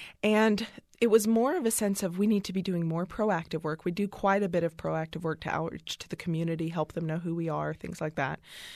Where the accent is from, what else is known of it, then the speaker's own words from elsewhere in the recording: Fort Worth, Texas, United States; I've lived my entire life. I'm 35 years old and born and raised in Fort Worth, Texas.